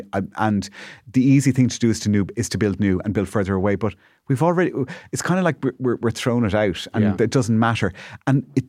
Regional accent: Malahide, Leinster, Ireland; now in Dublin, Ireland; because I grew up in the suburbs of Dublin. I grew up in Malahide, right? Okay. I grew up in a brand new house

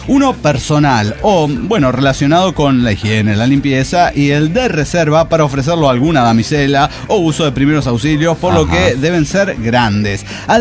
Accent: Tecomán, Colima, Mexico; also born or lived in Ciudad Obregón; yo como nací en Ciudad Obregón, Sonora, criado en Tecomán, Colima

